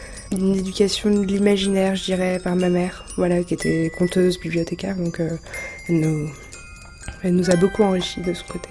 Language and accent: French; Montpellier, Occitanie, France; also born or lived in Paris; j'ai 20 ans. Je suis originaire de Montpellier, donc dans le sud de la France, anciennement parisienne. On a été élevés, moi et ma sœur, par ma mère qui est d'origine algérienne et mon père qui est kabyle. Et on a eu une éducation athée à la campagne